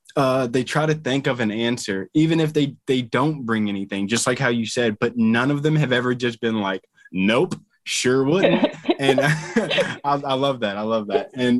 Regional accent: Kentucky, United States; I'm not from China, I'm from Kentucky.

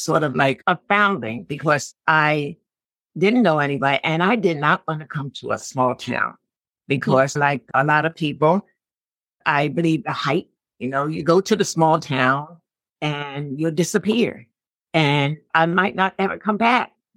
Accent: Philadelphia, Pennsylvania, United States; moved away as an adult; now in Olean, United States; Well, I'm here in Olean. I love this town. It's my adopted town. I'm from Philadelphia originally.

